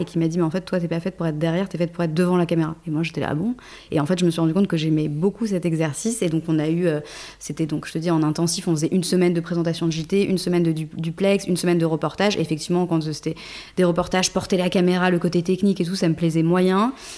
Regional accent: Paris, Île-de-France, France; now in Bordeaux, France; Avant ça, j'avais grandi à Paris, fait mes études entre Aix, Toulouse et New York.

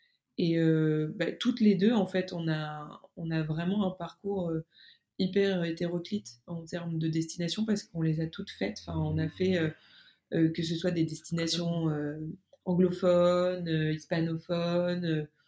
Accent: France; parce qu'on est française

